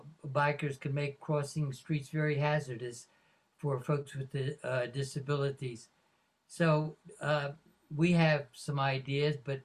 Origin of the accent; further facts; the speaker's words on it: United States; As a Washington-born Asian-American, I grew up in Washington, as you did.